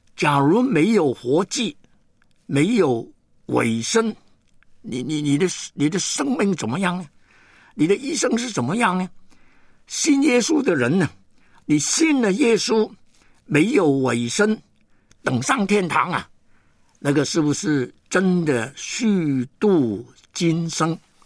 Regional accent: Hong Kong; born there; 我是在香港出生的一个英国殖民地的一个的人。

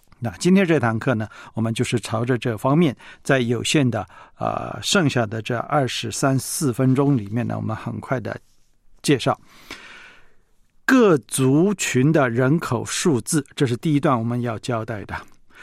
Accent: Shandong, China; accent: Jiaodong Peninsula Shandong dialect; 像我是山东人，我是讲胶东半岛的山东话，以烟台呀、蓬莱呀这一带或者是威海这一带的这个乡下的人讲的，我都能够听得懂。

